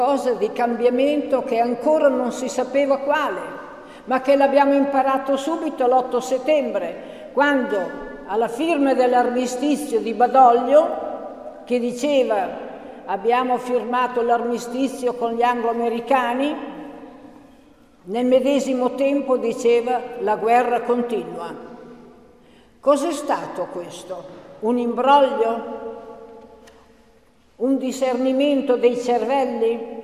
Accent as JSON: {"language": "Italian", "town": "Ferrara", "region": "Emilia-Romagna", "country": "Italy", "said": "io vengo da Ferrara"}